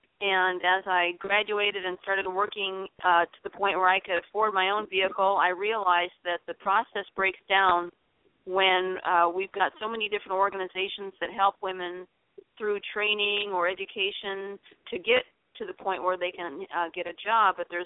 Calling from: Chicago, Illinois, United States; I'm calling tonight from Chicago.

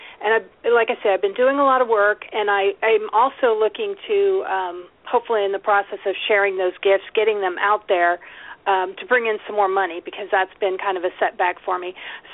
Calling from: Lincoln, Nebraska, United States; I am in Lincoln, Nebraska, where it's very snowy today.

